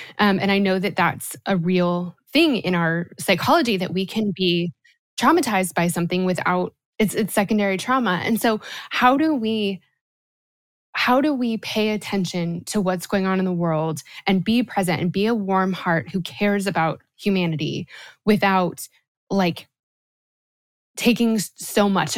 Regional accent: Colorado, United States; Like I grew up in Colorado. I was really, Columbine was really, really present in my life.

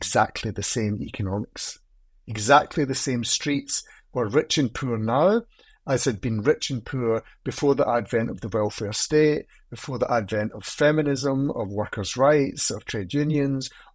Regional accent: Scotland, United Kingdom; also born or lived in London; So being a Scotsman myself, it felt like a gift.

